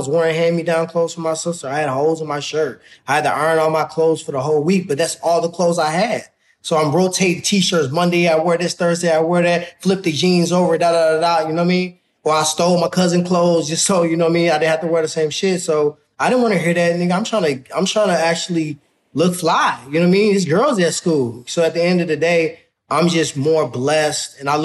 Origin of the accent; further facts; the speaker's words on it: Ferguson, Missouri, United States; So for me, growing up in Ferguson is everything to me.